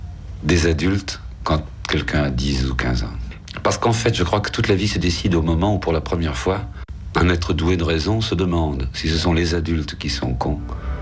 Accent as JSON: {"language": "French", "country": "Belgium", "said": "D'abord, je suis Belge. Je suis belge"}